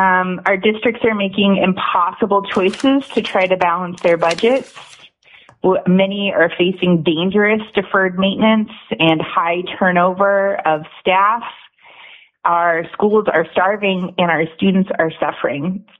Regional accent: Anchorage, Alaska, United States; I grew up in Anchorage, and I attended public schools here from kindergarten until I graduated high school.

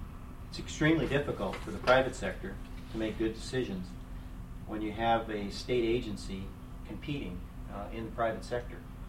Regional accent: Fairbanks, Alaska, United States; I'm from Fairbanks, Alaska.

